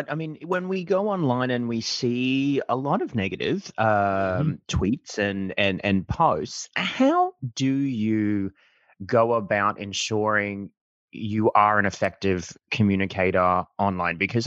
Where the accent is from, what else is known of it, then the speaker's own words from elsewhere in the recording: Australia; So Amber, I'm from Australia.